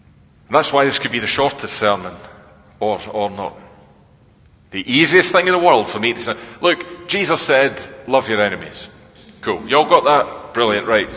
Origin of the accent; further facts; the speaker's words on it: United Kingdom; Because we're British and we're on an island.